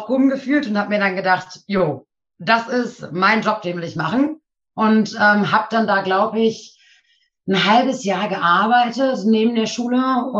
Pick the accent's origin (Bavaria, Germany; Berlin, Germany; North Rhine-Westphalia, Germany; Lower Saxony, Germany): Lower Saxony, Germany; Nienburg; born there; ich bin 24 Jahre alt, komme gebürtig aus Nienburg, wohne mittlerweile auch wieder in Nienburg.